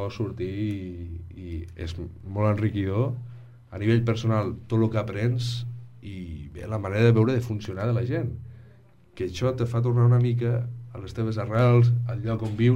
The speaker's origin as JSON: {"language": "Catalan", "town": "Falset", "region": "Catalonia", "country": "Spain", "tie": "born or raised there", "said": "vaig estudiar música de petit, aquí a Falset"}